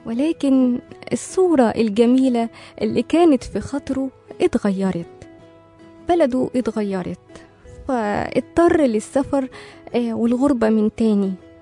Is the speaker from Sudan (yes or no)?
yes; Sudan; احتفظت بجواز سفري السوداني وجنسيتي السودانية، ورفضت كل الجنسيات التي عرضت علي، أنا سوداني وفخور بجنسيتي